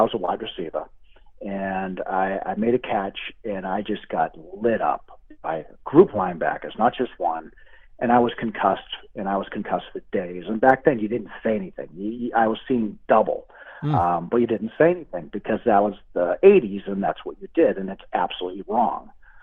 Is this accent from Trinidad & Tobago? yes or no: no; Brockton, Massachusetts, United States; I grew up in Brockton, Massachusetts, home of Rocky Marciano and marvelous Marvin Hagler, and there were five, my two parents and my two siblings growing up in our household.